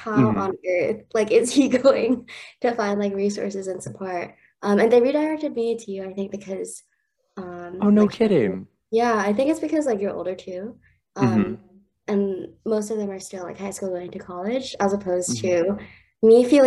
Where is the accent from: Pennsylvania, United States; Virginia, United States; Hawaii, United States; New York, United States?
Hawaii, United States; Honolulu; born there; also born or lived in Yokosuka, Japan; Okay, so I was born in Honolulu. My dad was stationed there until 2004. And then from there, we got stationed in Yokosuka.